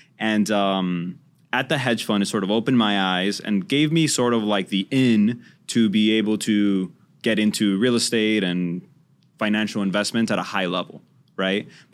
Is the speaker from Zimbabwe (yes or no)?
no; Honduras; now in United States; My family's here and I'm from Honduras, so it was close by.